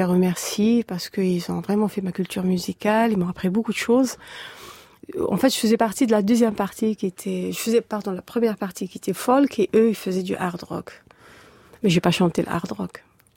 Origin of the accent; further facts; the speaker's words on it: Algeria; moved away as an adult; J'ai perdu mes contacts, de toute façon, dès que je suis partie d'Algérie en 99.